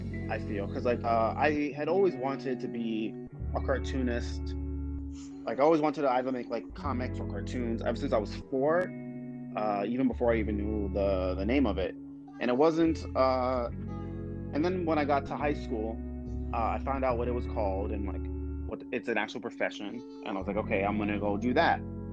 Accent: Brooklyn, New York, United States; All right, well, I'm from Brooklyn, you know, born and raised. I'm 22.

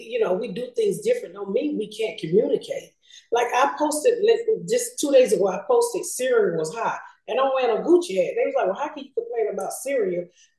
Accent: Atlanta, Georgia, United States; So I'm from the South. You have to learn how to do something called joning. People call it different from different place, you know, sides of the world. But here in Atlanta, we call it down South, we call it joning.

